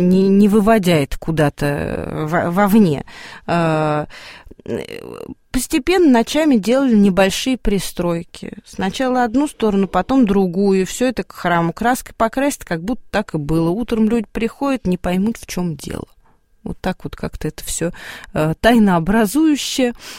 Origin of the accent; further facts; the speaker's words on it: Losinka, Moscow, Russia; Еще даже я в детстве, мы переехали в Лосинку из Отрадного в 88-м году.